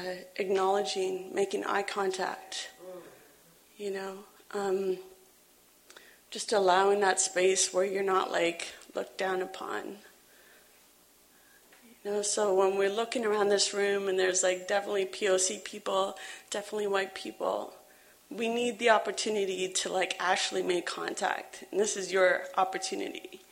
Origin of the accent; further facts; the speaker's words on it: Toronto, Ontario, Canada; now in Halifax, Canada; I'm Ojibwe, Soto Ojibwe from Manitoba. I was born and raised in Toronto.